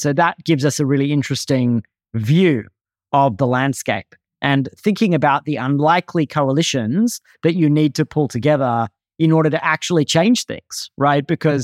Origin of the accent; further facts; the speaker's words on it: Australia; moved away as an adult; now in United States; I grew up in Australia, moved to the US as a young adult